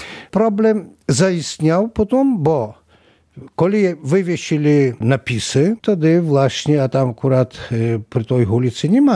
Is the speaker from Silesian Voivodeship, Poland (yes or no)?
no; Podlaskie Voivodeship, Poland; Ja akurat pochodzę z takiej wioski niewielkiej, która jest sąsiedniej wioski Potoka.